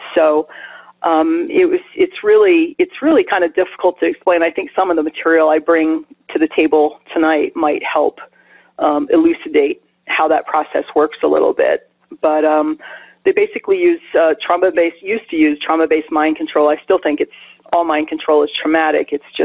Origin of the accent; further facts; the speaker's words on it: Northeast, United States; born there; Well, I was born in 1962 in the Northeast of the United States